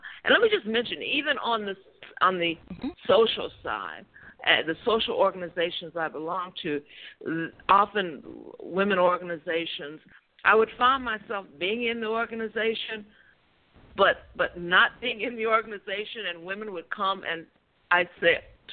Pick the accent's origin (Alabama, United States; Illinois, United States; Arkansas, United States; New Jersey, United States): Illinois, United States; Chicago; I'm from Chicago and have a phenomenal husband and two phenomenal children.